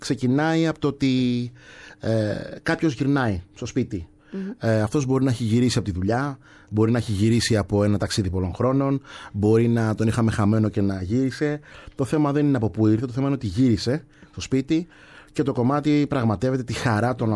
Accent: Athens, Attica, Greece; έχω γεννηθεί εδώ, ξέρω τα ήθη και τα έθιμα, είμαι Έλληνας, έχω αφρικανική καταγωγή. Και αυτά συνυπάρχουν, είναι μαζί. Δεν θα μπορούσα να διαλέξω κάτι, να πω ότι κάτι είμαι πιο πολύ από κάτι άλλο. Εννοείται πως είμαι πιο πολύ αμπελοκυπιώτης

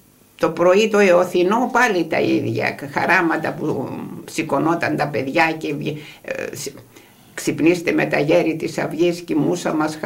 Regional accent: Cyprus; now in Kozani, Greece; Η Κύπρος είναι η πατρίδα μου. Η Κοζάνη είναι η πατρίδα των παιδιών μου.

